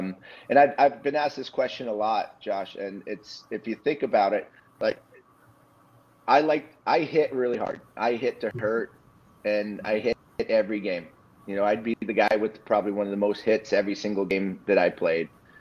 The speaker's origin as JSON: {"language": "English", "country": "United States", "said": "looking across the ice and seeing the Canadians on the other bench, and being an American"}